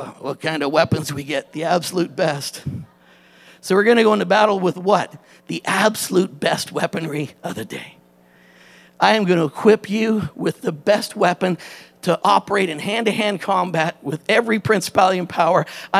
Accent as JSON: {"language": "English", "region": "Kerala", "country": "India", "said": "I'm an Indian in Kerala, the southernmost province in India"}